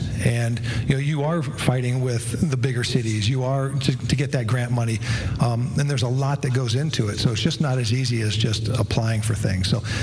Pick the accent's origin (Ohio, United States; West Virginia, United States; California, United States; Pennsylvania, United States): Ohio, United States; Barberton; I was born and raised in Barberton. My father was mayor back in the 80s. My uncle was a municipal judge